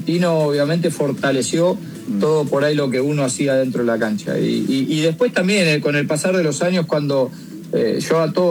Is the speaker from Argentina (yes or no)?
yes; Argentina; now in Spain; yo soy argentino